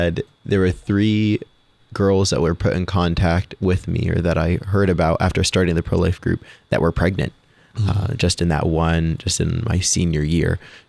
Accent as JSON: {"language": "English", "town": "Sunbury", "region": "Ohio", "country": "United States", "tie": "born or raised there", "said": "I went to Big Walnut High School in Sunbury, Ohio. So I grew up in Sunbury, Ohio. We made all my sacraments at St. John Newman and went to the high school there."}